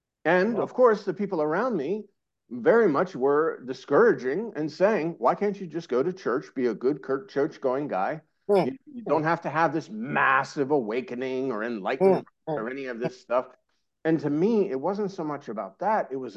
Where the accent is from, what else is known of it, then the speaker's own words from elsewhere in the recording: United States; I'm an American guy with a long beard, long hair, putting rudraksh, wearing these dashikis.